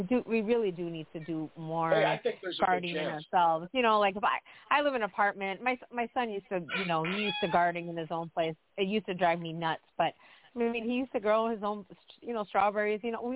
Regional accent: Wisconsin, United States; Well, yeah, and that's where I'm from. I'm from Wisconsin, so the store is Outpost.

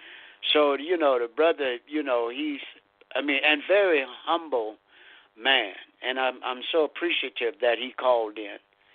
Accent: Lake Charles, Louisiana, United States; This brother here, he's from Lake Charles, Louisiana, my hometown

